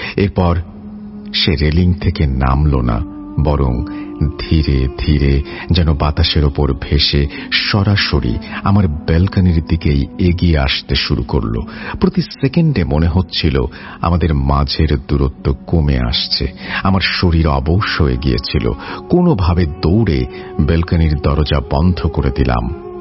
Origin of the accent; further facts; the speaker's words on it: Matiranga, Chittagong Division, Bangladesh; আমার বাড়ি খাগড়াছড়ি পার্বত্য জেলার মাটিরাঙ্গা উপজেলার মাটিরাঙ্গা পৌরসভার একটি গ্রামে।